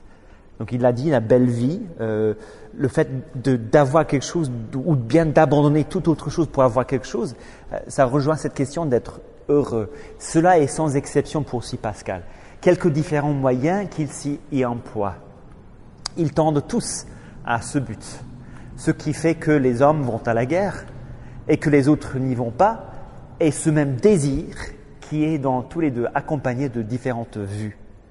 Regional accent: Northern Ireland, United Kingdom; Alors, à l'origine, je suis Irlandais du Nord, donc de près de Belfast.

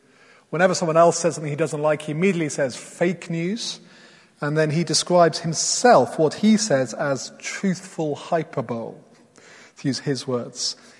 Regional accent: Wales, United Kingdom; Now, I grew up in Wales, so I'm very familiar with sheep. I speak the language.

